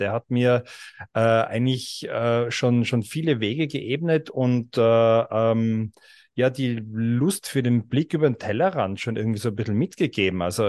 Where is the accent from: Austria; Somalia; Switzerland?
Austria; Ich bin aus Österreich, in Innsbruck wohnhaft, bin Jahrgang 79, also stolze 44 Jahre alt bereits.